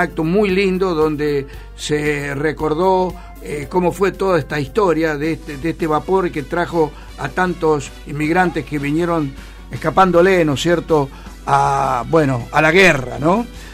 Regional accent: Villaguay, Entre Ríos, Argentina; born there; a Clara, que en definitiva está dentro del departamento donde yo nací, en Villaguay.

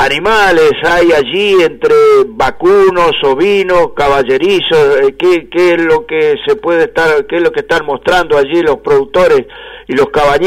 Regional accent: Villaguay, Entre Ríos, Argentina; nos vamos precisamente a Villaguay, a mi ciudad natal.

